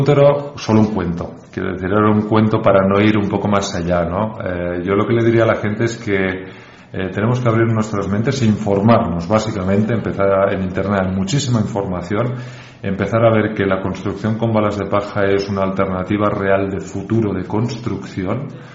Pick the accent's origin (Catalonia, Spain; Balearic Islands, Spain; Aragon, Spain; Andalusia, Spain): Catalonia, Spain; Barcelona; Yo y mi mujer veníamos de grandes ciudades, yo vengo de Barcelona y ella de Madrid, estábamos bastante cansados de la vida en la gran ciudad.